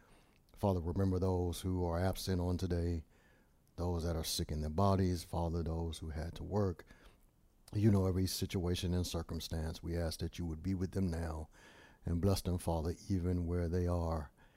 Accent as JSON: {"language": "English", "town": "Washington", "region": "District of Columbia", "country": "United States", "said": "because I'm from the Washington, D.C. area"}